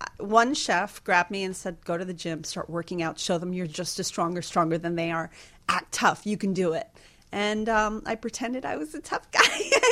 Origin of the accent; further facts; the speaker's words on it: Miami, Florida, United States; I know I'm from Miami, and we don't really do fall in Miami as much